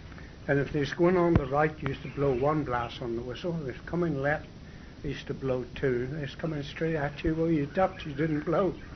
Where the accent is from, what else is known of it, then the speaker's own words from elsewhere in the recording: England, United Kingdom; I said, "I'm fighting for my country and I'm English."